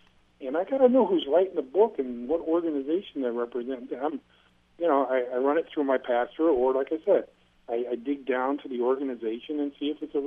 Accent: Torrance, California, United States; Well, I grew up in Torrance, which is like a mile and a half from the … country, you know? And, you know, in high school I was a beach guy.

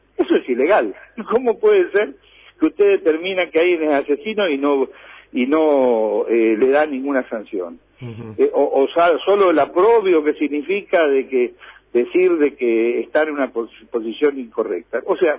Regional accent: Concordia, Entre Ríos, Argentina; yo soy de Concordia y hemos desarrollado nuestra vida al lado de Uruguay, al lado del río, pero al lado del río.

